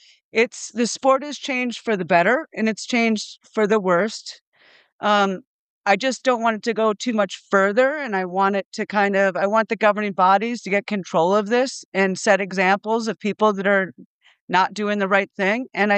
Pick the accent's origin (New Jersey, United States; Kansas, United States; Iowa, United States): Iowa, United States; You know, I'm not a native Long Islander. I grew up in Iowa, but I've been here long enough.